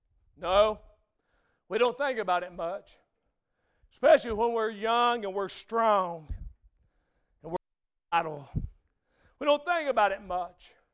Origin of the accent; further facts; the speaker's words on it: Beech Grove, Indiana, United States; when I was a little boy growing up in Beech Grove.